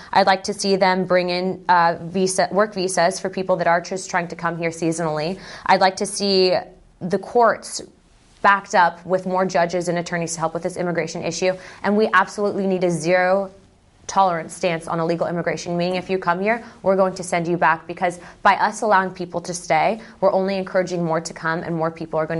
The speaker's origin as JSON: {"language": "English", "country": "United States", "said": "because I'm American and I happen to be Hispanic"}